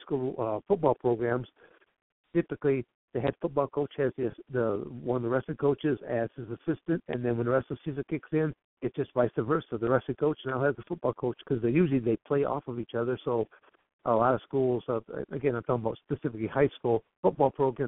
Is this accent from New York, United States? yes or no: no; Coldwater, Michigan, United States; So like I'm born and raised in Michigan